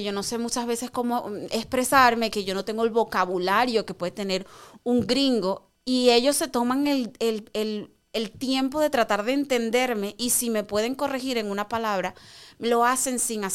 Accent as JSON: {"language": "Spanish", "country": "Venezuela", "said": "Y la salsa que nosotros bailamos en Latinoamérica, especialmente en Venezuela, porque somos venezolanos"}